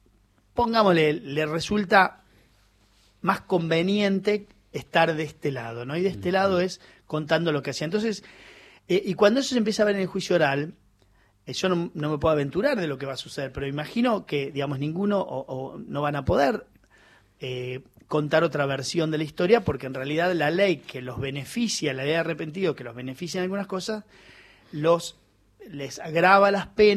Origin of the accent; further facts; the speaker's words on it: La Pampa, Argentina; Yo soy de La Pampa, un poco gente, familia de laburo de La Pampa